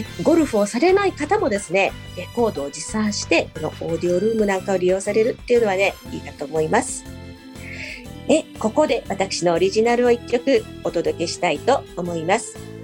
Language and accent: Japanese; Aichi, Japan; 私もね地元が愛知なので